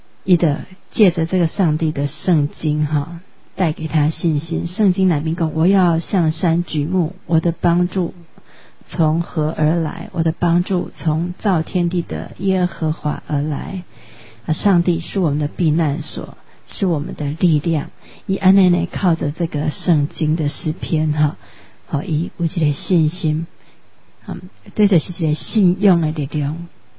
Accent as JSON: {"language": "Chinese", "country": "Taiwan", "said": "因为我们台湾人都拜祖先家乡拜拜，如果没敬祖先是罪大恶极"}